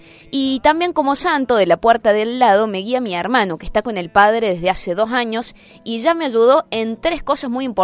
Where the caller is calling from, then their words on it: Santa Fe, Argentina; de Santa Fe y les mando un fuerte abrazo para todos